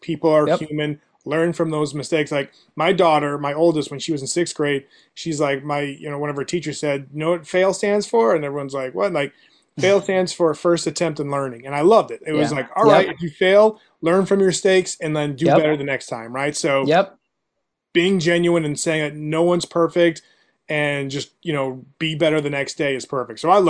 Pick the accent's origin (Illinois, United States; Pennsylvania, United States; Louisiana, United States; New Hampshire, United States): New Hampshire, United States; Like I moved around a lot as a kid, but New Hampshire has spent predominantly most of my like kid my childhood